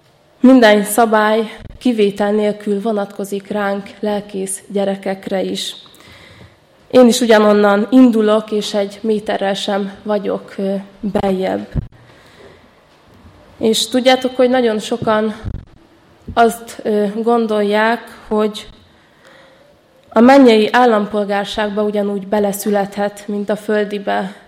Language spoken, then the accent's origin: Hungarian; Hungary; Mi magyarok vagyunk, magyarul beszélünk